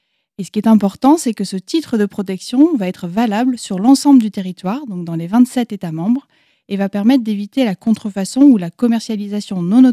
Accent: northern France, France; now in Angers, France; je suis française, originaire du nord de la France. J'habite maintenant à Angers depuis 15 ans environ avec ma famille

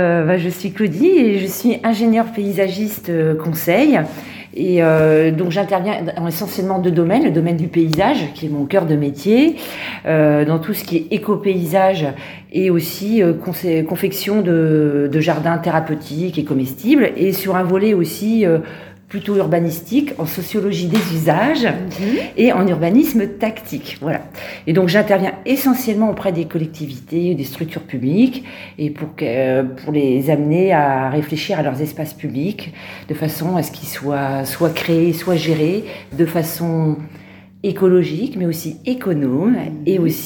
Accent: Bourges, Centre-Val de Loire, France; j'ai vécu toute mon enfance en ville, à Bourges

